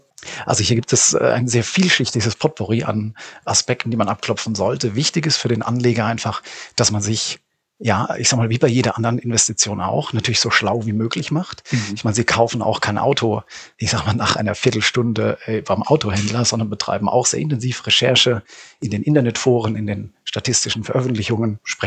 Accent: Rhineland-Palatinate, Germany; ich selbst bin Pfälzer

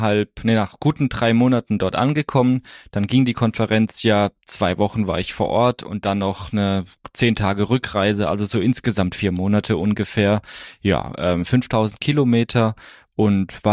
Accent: Freiburg, Baden-Württemberg, Germany; ich bin tatsächlich mit 15 von Freiburg, wo ich aufgewachsen bin, ans Mittelmeer gefahren.

